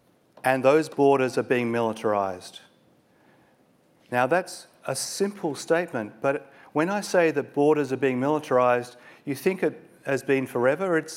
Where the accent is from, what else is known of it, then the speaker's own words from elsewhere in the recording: Australia; I come from Australia and I offer my apologies to you as an Australian.